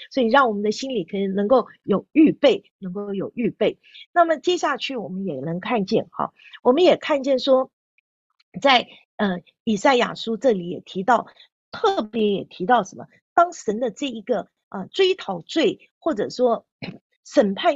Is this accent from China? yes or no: no; Taiwan; 我是从台湾来的，我们从台湾来的弟兄姐妹要来关心台湾